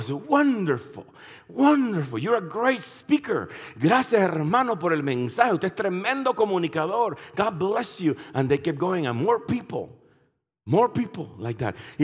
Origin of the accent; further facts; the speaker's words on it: Nicaragua; I remember when I came from Nicaragua. I'm Nicaraguan. Yo soy nicaragüense. Yo soy Nicaragua.